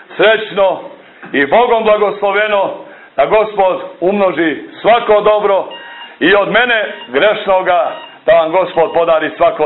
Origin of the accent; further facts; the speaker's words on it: Montenegro; on je blagoslovio i moj rodni kraj, gore kanjon rijeke Tare